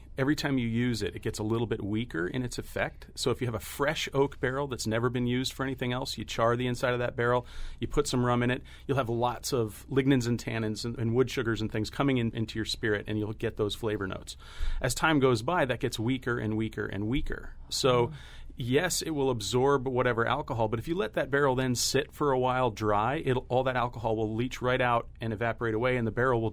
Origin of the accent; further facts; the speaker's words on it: Mystic, Connecticut, United States; I've always been a rum fan. I grew up racing sailboats in Mystic, Connecticut, and so rum's always been a part of that.